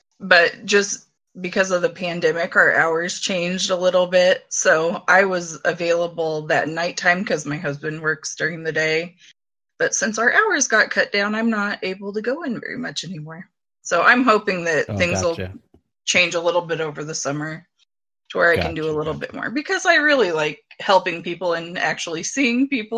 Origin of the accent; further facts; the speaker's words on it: Wichita, Kansas, United States; I'm from Wichita, which is a smaller town. Not so much to do there.